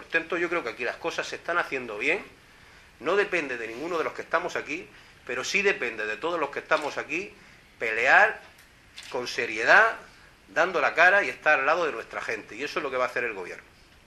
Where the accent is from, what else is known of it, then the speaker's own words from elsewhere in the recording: Puerto Lumbreras, Region of Murcia, Spain; Sabéis que yo soy de Puerto Lumbreras, yo he trabajado en la agricultura.